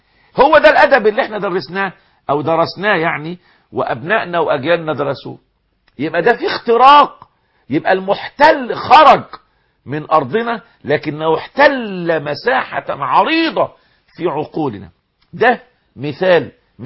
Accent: Egypt

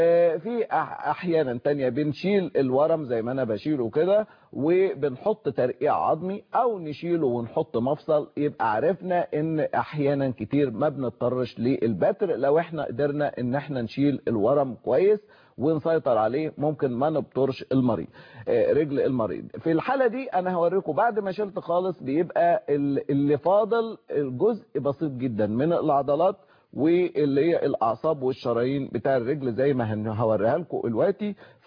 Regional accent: Mansoura, Dakahlia, Egypt; انا من المنصوره.

